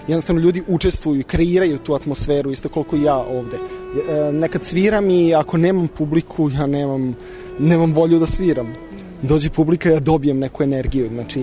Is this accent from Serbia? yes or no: yes; Belgrade, Serbia; Nisam, iz Beograda sam, ali radio sam blizu Subotice u Novom Kneževcu.